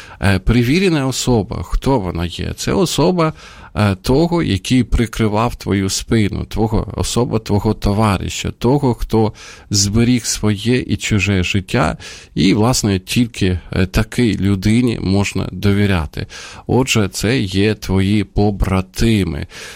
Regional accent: Sumy, Sumy Oblast, Ukraine; now in Kyiv, Ukraine; а Суми – це моє рідне місто

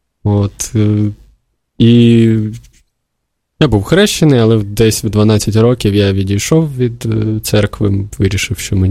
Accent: Kyiv, Ukraine; хоча я киянин, я все життя прожив на Оболоні

